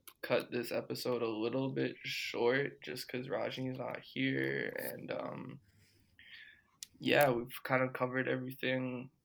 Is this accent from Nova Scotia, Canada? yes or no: no; Toronto, Ontario, Canada; Like, I grew up in Toronto, so